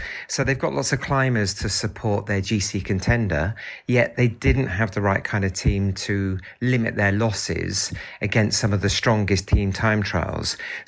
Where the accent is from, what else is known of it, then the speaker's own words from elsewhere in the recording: Yorkshire and the Humber, United Kingdom; I'm from East Yorkshire.